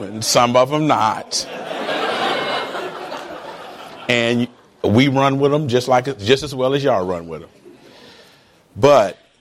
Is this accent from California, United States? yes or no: no; Detroit, Michigan, United States; Now, I'm born and raised in Detroit, and I was in one of these super dysfunctional families